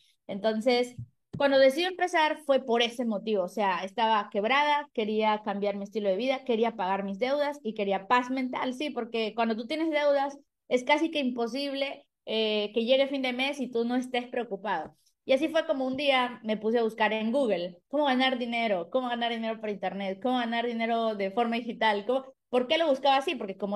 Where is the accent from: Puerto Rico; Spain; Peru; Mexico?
Peru; Yo soy de Perú, tengo 28 años